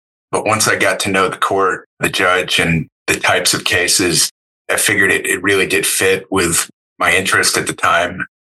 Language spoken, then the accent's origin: English; Florida, United States; moved away as an adult; I grew up in South Florida. I decided to move away for college.